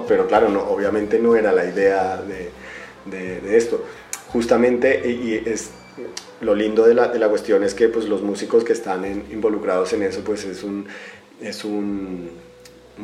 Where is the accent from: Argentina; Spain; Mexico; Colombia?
Colombia; moved away; yo salí de Colombia hace 20 años